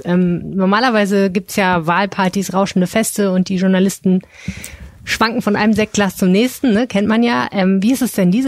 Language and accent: German; Stendal, Saxony-Anhalt, Germany; Stendal Sachsen-Anhalt